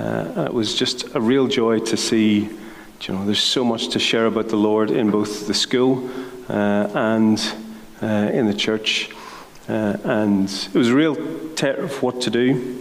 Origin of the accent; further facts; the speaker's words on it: Lisburn, Northern Ireland, United Kingdom; moved away as an adult; also born or lived in Nottingham; So, I'm originally from Lisburn, but left to go to England to train to be a teacher